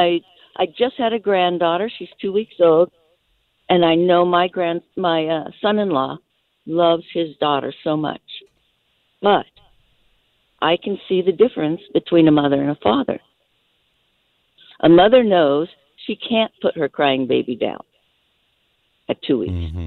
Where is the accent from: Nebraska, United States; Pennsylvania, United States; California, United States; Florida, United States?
California, United States; from California.